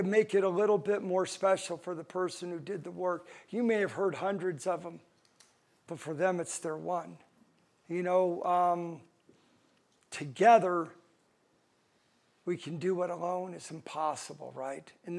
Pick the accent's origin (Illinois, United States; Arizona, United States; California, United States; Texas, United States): Arizona, United States; Phoenix; I'm from Phoenix, Arizona.